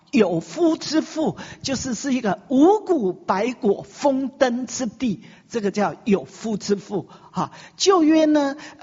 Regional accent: Taiwan; 因为我们台湾人，在日本式爸爸妈妈都在日本式的教育底下是比较严厉

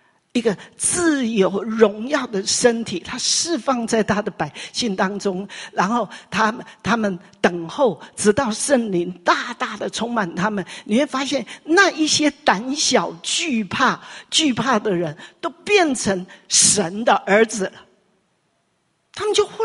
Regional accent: Taiwan; 你知道这个在我台湾人的礼教底下是多大的突破

